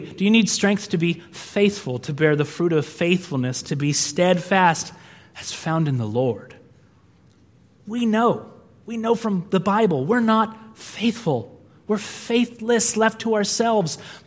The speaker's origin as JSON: {"language": "English", "region": "California", "country": "United States", "said": "I'm telling you my name. I'm a pastor. I'm a Californian."}